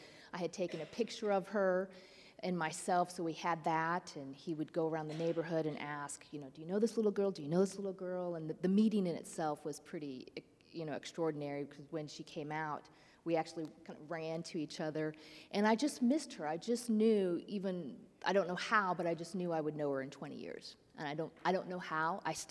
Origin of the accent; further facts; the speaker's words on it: Springfield, Missouri, United States; now in Kansas City, United States; I grew up in Springfield, Missouri. I've lived in Kansas City about 18 years, and grew up with great parents and going to church.